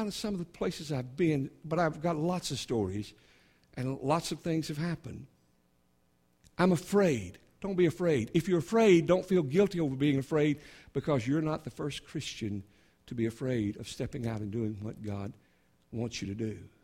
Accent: Mississippi, United States; I have five brothers, no sisters. I grew up in South Mississippi, six boys in one household.

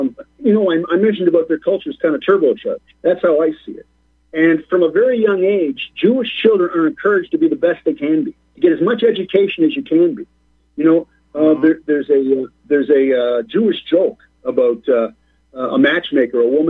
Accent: Canada; And as I said, I'm a Canadian.

